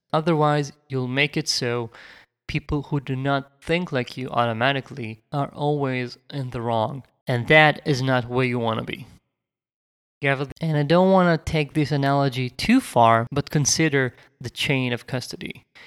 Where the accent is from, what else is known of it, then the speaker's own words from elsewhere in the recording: Israel; accent: Israeli; English is a second language; You can hear that I have my Israeli accent